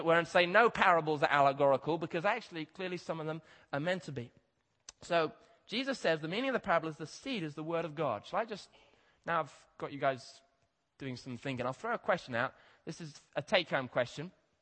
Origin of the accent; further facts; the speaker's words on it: Kenya; but as I said, I grew up in Kenya where they get these black kites.